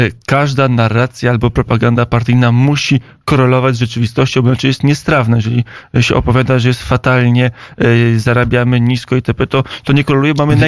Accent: Warsaw, Masovian Voivodeship, Poland; born there; Niestety urodziłem się w Warszawie i nic na to nie poradzę.

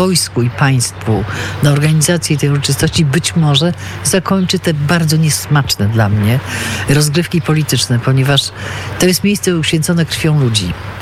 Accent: Gdańsk, Pomeranian Voivodeship, Poland; A dla mnie osobiście, jako dla gdańszczanki, ja się urodziłam w Gdańsku, mieszkam tutaj od wielu, wielu lat, kończyłam wszystkie szkoły, z wyjątkiem krótkiej przerwy na studia w Poznaniu, na częściowe studia w Poznaniu. I ja jestem, no, bardzo, że tak powiem, przywiązana do mojego miasta.

